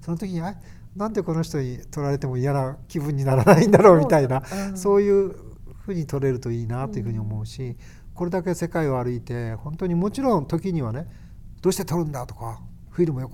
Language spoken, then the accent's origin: Japanese; Kushiro, Hokkaido, Japan; 地元釧路の高校生とか、